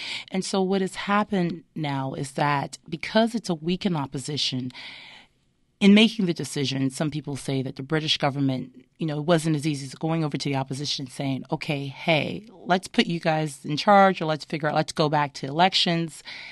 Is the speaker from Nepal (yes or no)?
no; Turks & Caicos Islands; my father's from Turks and Caicos, and I was born in Turks and Caicos.